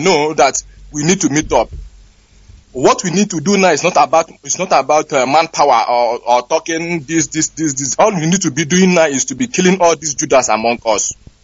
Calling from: Bangkok, Thailand; I'm calling from Thailand, Bangkok.

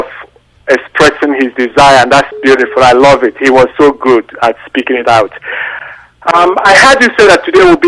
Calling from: Toronto, Ontario, Canada; I'm calling from Toronto, Canada.

